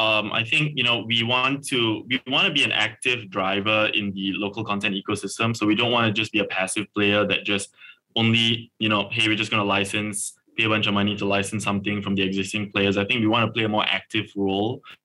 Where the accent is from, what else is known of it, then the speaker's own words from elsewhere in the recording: Malaysia; being Malaysian, having been in the industry a little bit before, just the importance of having great local content was very apparent to me